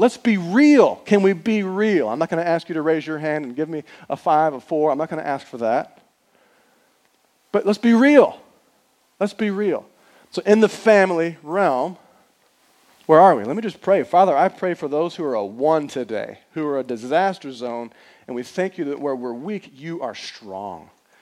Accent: Houston, Texas, United States; So growing up, I grew up in Texas in a city called Houston.

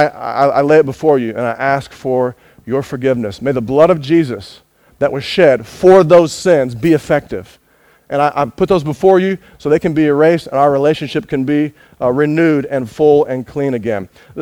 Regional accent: United States; You can tell I'm American, right? Got to have cereal.

